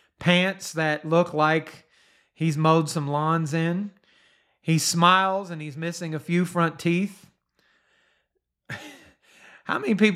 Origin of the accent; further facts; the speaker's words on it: Steubenville, Ohio, United States; I grew up in Steubenville, Ohio, and a large number of the people that I personally knew are either dead or in prison or have moved on.